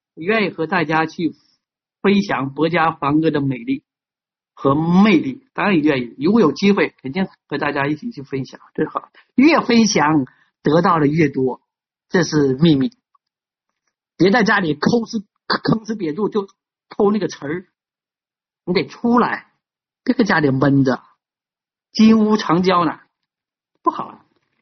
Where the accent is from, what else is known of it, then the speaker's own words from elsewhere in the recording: Shenyang, Liaoning, China; 我的故乡，我想死你们了，沈阳朋友